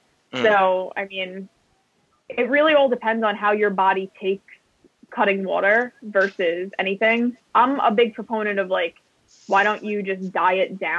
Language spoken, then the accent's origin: English; New York, United States; So as a New Yorker, I'm a ball buster.